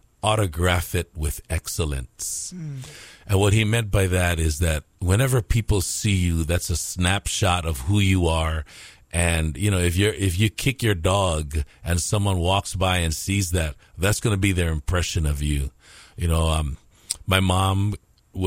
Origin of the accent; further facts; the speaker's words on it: Ewa Beach, Hawaii, United States; also born or lived in Palolo; I grew up in Palolo, way back in Palolo housing, actually, up until the age of 7 or 8. And then my parents, Paul and Rosita, moved to Eva Beach. And so from about the age of 8 on, I grew up in Eva Beach.